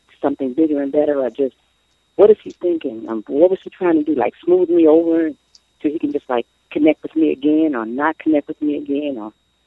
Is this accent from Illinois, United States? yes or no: yes; Illinois, United States; Yes, I can hear you. I'm from Illinois.